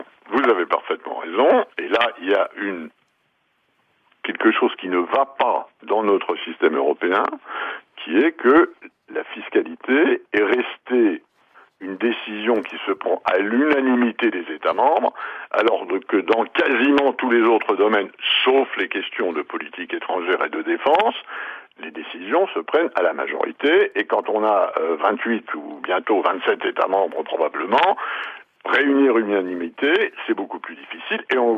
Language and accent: French; France; y compris chez nous en France